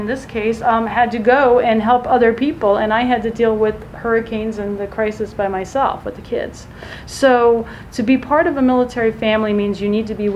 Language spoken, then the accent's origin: English; Germany; moved away; also born or lived in France; And then I was born in France and grew up in Germany because my parents were DOD teachers.